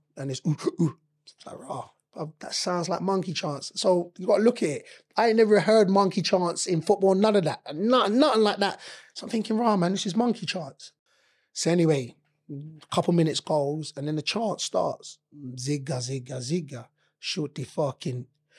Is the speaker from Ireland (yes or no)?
no; London, United Kingdom; So I'm 18, born and raised in London.